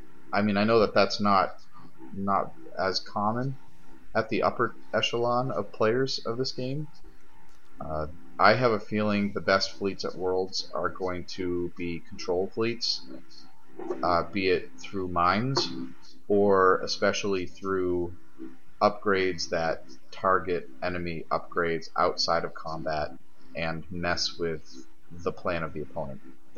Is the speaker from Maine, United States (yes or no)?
yes; Maine, United States; because I'm from Maine and that's the Deep South.